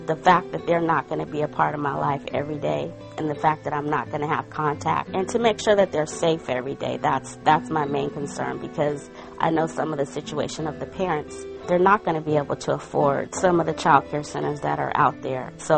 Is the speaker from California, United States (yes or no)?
yes; California, United States; I'm from Southern California.